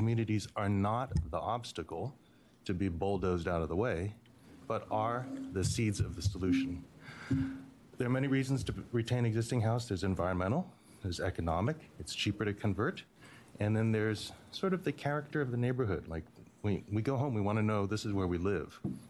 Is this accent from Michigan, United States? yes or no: no; Portland, Oregon, United States; I'm from Laurelhurst in Portland.